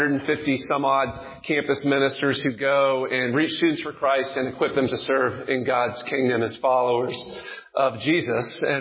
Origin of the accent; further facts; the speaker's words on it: Dallas, Texas, United States; now in Roanoke, United States; I grew up in Dallas.